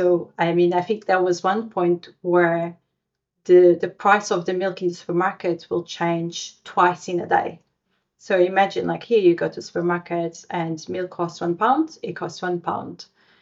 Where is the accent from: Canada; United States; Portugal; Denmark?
Portugal; now in United Kingdom; I mean, I'm from Portugal and I live in UK.